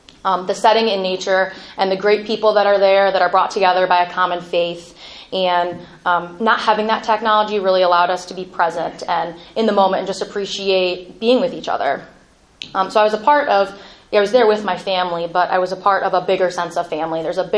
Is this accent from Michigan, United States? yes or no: no; Medina, Ohio, United States; I grew up in Medina. I went to Medina City Schools, and I'm the oldest of three girls.